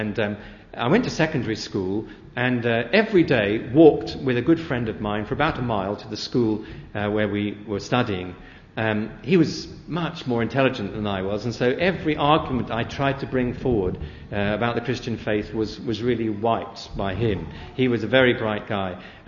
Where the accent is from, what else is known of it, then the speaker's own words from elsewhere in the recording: Oxford, South East England, United Kingdom; I come from Oxford